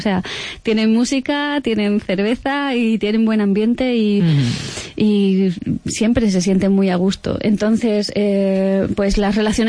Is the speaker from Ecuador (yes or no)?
no; Spain; nosotros somos españoles, no somos gaélicos, ¿vale? O sea, no hablamos gaélico ni nada de esto, no somos irlandeses.